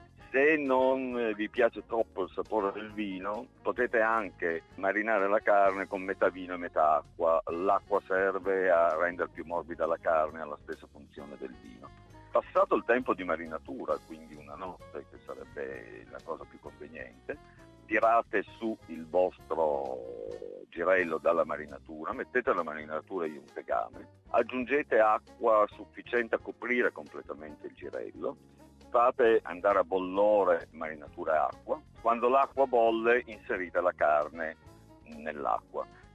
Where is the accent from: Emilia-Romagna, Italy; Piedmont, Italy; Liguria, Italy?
Piedmont, Italy; Io sono originario del Piemonte, sono piemontese